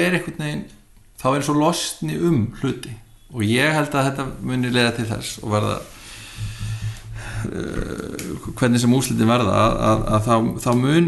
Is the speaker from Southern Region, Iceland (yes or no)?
no; Akranes, Western Region, Iceland; þegar ég var allast upp á Akranesi og í yngri flokkunum þar